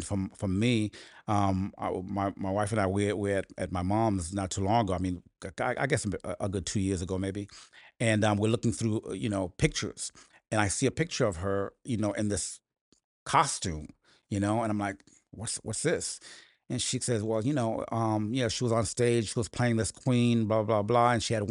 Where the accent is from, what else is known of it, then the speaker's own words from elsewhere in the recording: Port-au-Prince, Ouest, Haiti; now in United States; I am originally from Port-au-Prince, Haiti, which is this little country, you know, south of Florida, 600 miles, I believe.